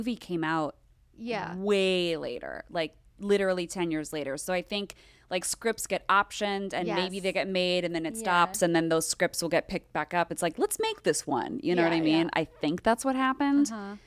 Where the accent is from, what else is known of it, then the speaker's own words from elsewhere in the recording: Los Angeles, California, United States; It's crazy that you ask because it's a crazy story. I grew up in Los Angeles.